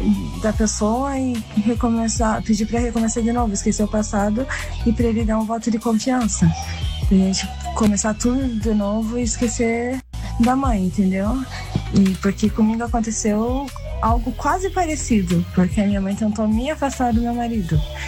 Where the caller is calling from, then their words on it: Blumenau, Santa Catarina, Brazil; sou de Blumenau, Santa Catarina